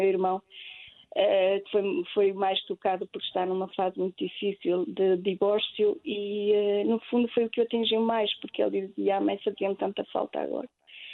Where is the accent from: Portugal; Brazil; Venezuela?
Portugal; Espadanedo, Bragança; Nós somos de Bragança, eu sou transmontana, sabe?